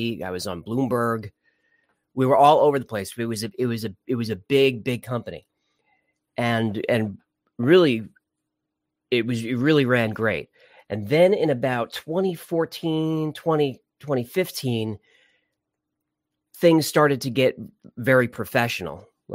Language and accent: English; New York, United States; also born or lived in Los Angeles; And it might be because I'm from New York and specifically spent most of my life on Long Island. So for a while, I lived in LA for about 15 years.